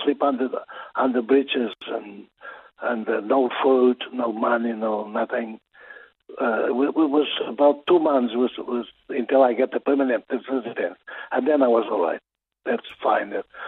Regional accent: Paredes de Coura, Viana do Castelo, Portugal; In north of Portugal, called Paredes de Coura. That small town in north of Portugal, north of Oporto.

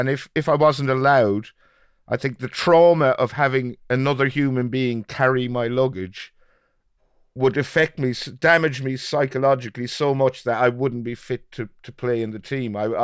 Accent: Ireland; Quite apart from the fact that I'm Irish and therefore ineligible, I could never play for England

